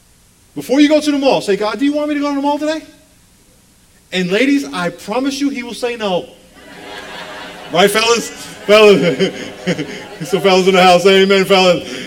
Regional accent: New York, United States; Oh, I grew up in New York.

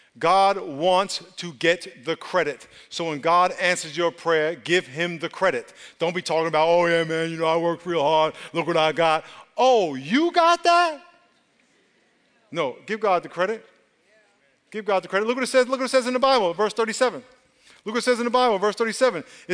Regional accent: New York, United States; And I was telling them when I grew up in New York as a kid, every fall, the birds would fly south.

